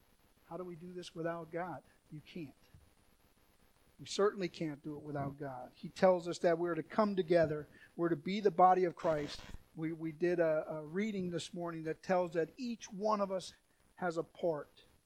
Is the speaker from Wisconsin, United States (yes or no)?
yes; Milwaukee, Wisconsin, United States; It used to be when I grew up in Milwaukee